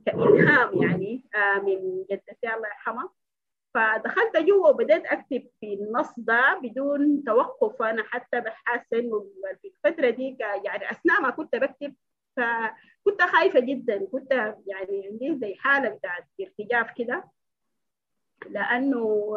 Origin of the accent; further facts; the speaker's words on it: Khartoum, Sudan; born there; لأنه أنا برضو كزولة مولودة في الخرطوم والثقافة دي بقت جزء مني